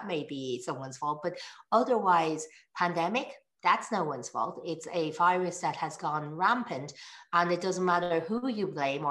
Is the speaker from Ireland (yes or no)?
yes; Ireland; The thing is, I know for a fact, being Irish, born and raised here, that the majority of Irish people are not racist.